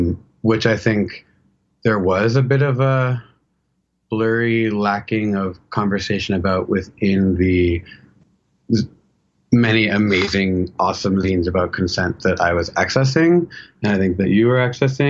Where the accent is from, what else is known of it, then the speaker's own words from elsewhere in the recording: Philadelphia, Pennsylvania, United States; now in Toronto, Canada; I had moved to Toronto. I'm originally from Philly